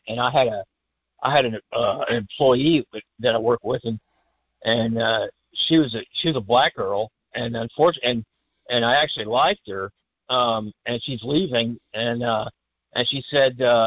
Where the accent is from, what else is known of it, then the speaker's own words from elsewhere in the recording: Indiana, United States; and I grew up in Indiana. I've got friends in Indiana